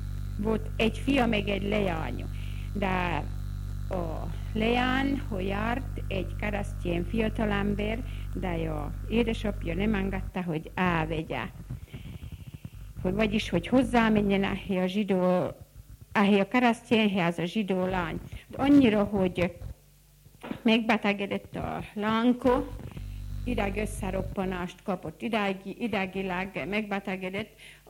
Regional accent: Padina, Vojvodina, Serbia; Padánba születtem, itt is élek, 1923-ba születtem, november 30-án.

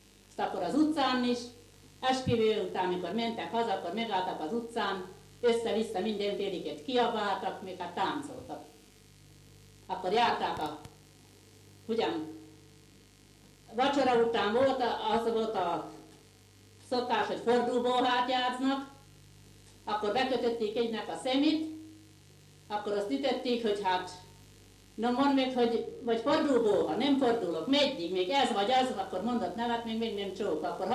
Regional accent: Csatár, Zala, Hungary; born there; Csatrán születtem 1922. március 26

